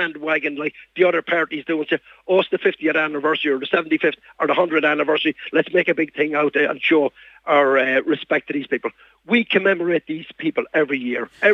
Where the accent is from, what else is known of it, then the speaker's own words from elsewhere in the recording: Ireland; I'm an Irish man. My kids, my people, everybody belongs to me, is Irish. I'm very proud of it.